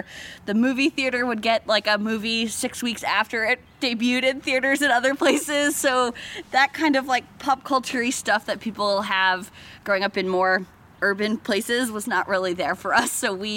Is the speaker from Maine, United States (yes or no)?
yes; Fort Kent, Maine, United States; I grew up in Fort Kent, which is in the St. John Valley, so it's got this French heritage in sort of baked into the town.